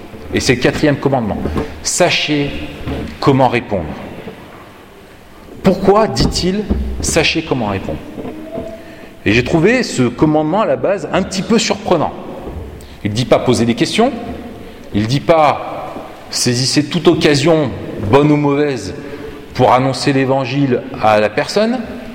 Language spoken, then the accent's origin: French; Grenoble, Auvergne-Rhône-Alpes, France; Donc elle était de Paris, j'étais de Grenoble, et donc nous sommes rencontrés.